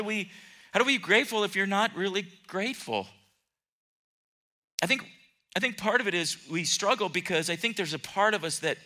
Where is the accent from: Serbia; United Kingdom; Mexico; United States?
United States; San Diego, California; also born or lived in Philippines / Florida / Seattle / Bay Area; I grew up in San Diego. My dad was Navy. I mentioned that many times. Grew up, we lived in different places in the U.S., always on an ocean somewhere. We lived in the Philippines, lived in Florida.